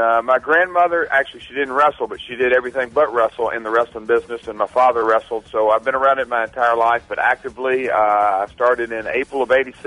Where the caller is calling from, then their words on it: Nashville, Tennessee, United States; I am calling from Music City, USA.